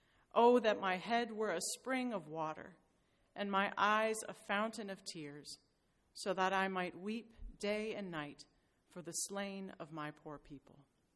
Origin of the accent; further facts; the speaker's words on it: Iceland; English is a second language; Iceland is my home country, it's where I grew up